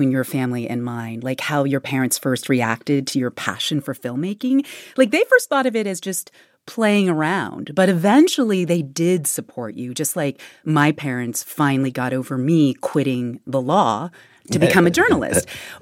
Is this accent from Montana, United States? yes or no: no; Los Altos, California, United States; I grew up in Los Altos as well.